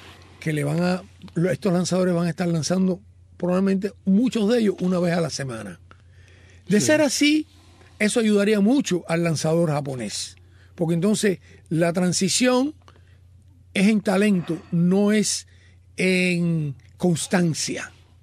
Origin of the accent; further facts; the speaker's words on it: Cuba; yo como cubano tengo que mirar como periodista y no como fanático.